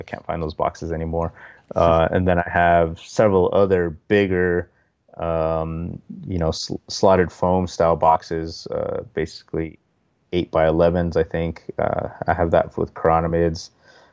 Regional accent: San Felipe Pueblo, New Mexico, United States; So our culture, the Pueblo culture, so I'm from San Felipe Pueblo, Laguna, and Hopi.

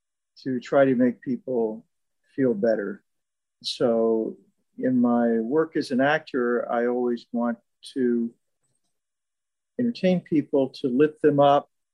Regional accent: the South, United States; I was raised in the South, so you never talk about yourself.

